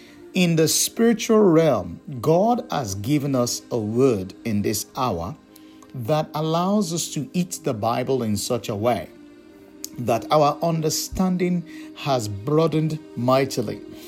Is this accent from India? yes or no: no; Nigeria; now in United States; But I grew up in the country of Nigeria, and I'm back in the United States. I've been here since 2001.